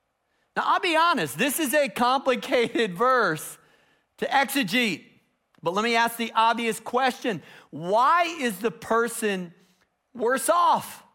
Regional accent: Chicago, Illinois, United States; I grew up in Chicago. That's where I spent many, many weeks in the intensive care unit.

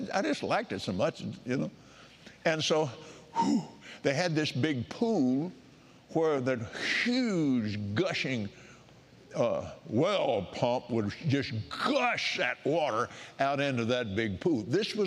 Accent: Texas, United States; Now, I was raised, as most of you know by now, I was raised out in West Texas.

